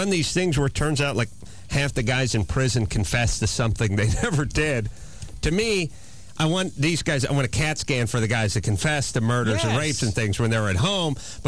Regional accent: Texarkana, United States; born there; I was born in Texarkana, but I come by way

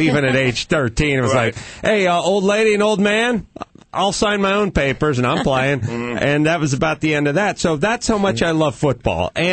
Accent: North Hollywood, California, United States; growing up in North Hollywood, I didn't even know a person that owns skates.

